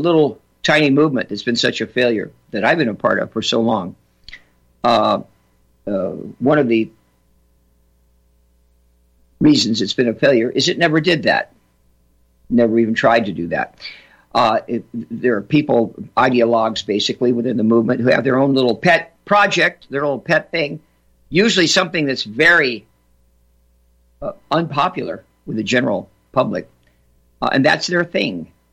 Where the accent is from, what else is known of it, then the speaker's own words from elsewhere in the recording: California, United States; Well, you know, I don't want to disparage California because it's my home state. I grew up there. I love the great state of California, what it used to be